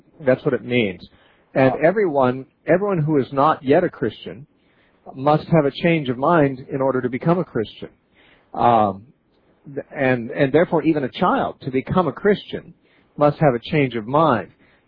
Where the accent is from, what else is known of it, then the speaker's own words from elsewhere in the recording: Santa Cruz, California, United States; Let's talk next to Mikos, who's calling from Santa Cruz, California, my hometown.